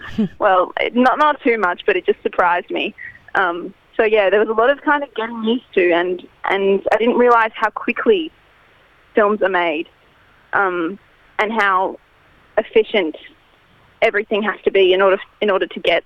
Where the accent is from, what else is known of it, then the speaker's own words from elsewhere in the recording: Brisbane, Queensland, Australia; I'm 19. And I'm from Brisbane in Australia